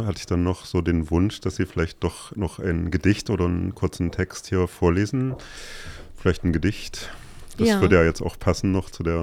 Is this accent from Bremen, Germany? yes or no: no; Kassel, Hesse, Germany; born there; ich bin in Kassel geboren